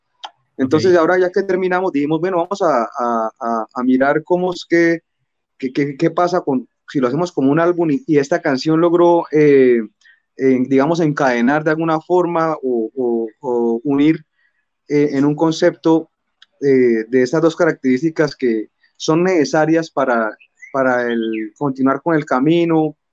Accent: Santander, Colombia; ya que somos santandereanos también

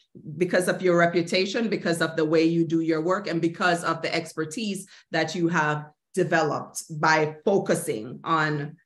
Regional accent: Jamaica; You know, I'm Jamaican. I'm gonna work.

